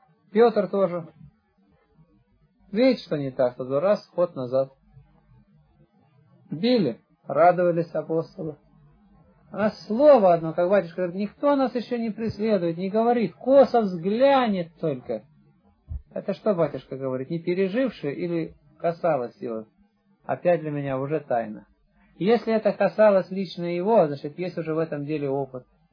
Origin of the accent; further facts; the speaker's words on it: Barnaul, Altai Krai, Russia; Я, например, с Алтайского края.